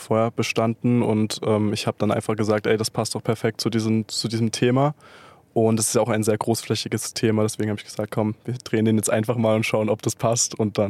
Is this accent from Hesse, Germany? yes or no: no; Mittweida, Saxony, Germany; in unserer Stadt, also in Mittweida, wo ich herkomme.